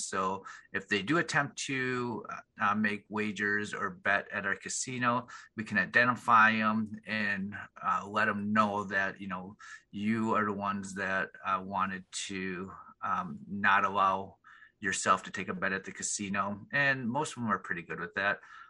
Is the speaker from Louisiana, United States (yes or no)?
no; Green Bay, Wisconsin, United States; just living in Green Bay, growing up in Green Bay, everybody just likes the team as a team.